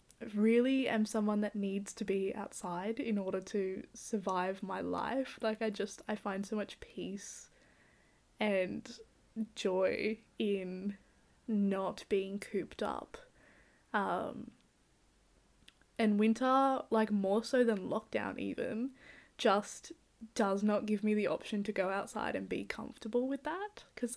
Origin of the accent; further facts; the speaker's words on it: Orange, New South Wales, Australia; also born or lived in Dubbo; I grew up in Orange, and then I moved to Dubbo when I was like 10.